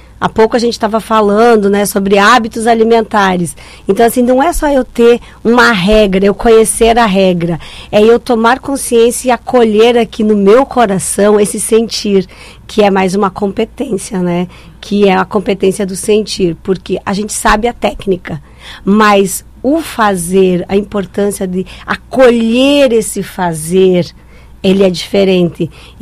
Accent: Rio Grande do Sul, Brazil; eu venho do interior, lá do interior do Rio Grande do Sul, a gente não tinha acesso à música clássica, à música erudita.

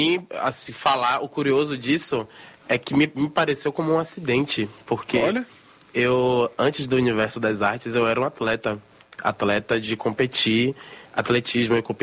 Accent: Salvador, Bahia, Brazil; eu sou nascido, crescido e criado na Cidade Baixa, Salvador, Bahia, Brasil.

